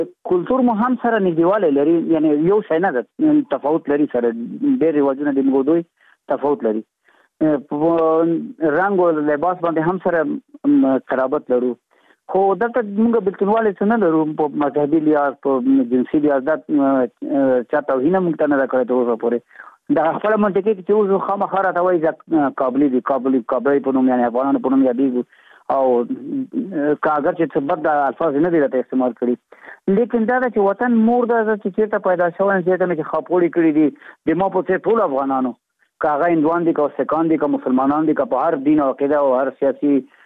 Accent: Afghanistan

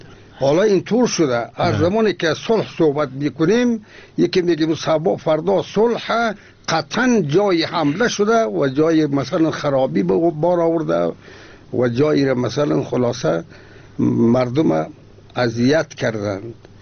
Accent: Afghanistan; به عنوان یک افغان،

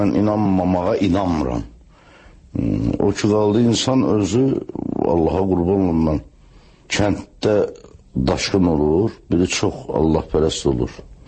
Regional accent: Baku, Azerbaijan; Əlbəttə böyük çətinliklə böyümüşəm Sovetskidə

